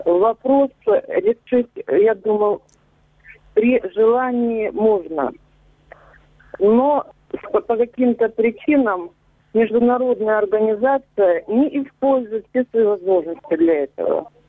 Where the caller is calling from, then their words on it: Donetsk Oblast, Ukraine; Донецкая область.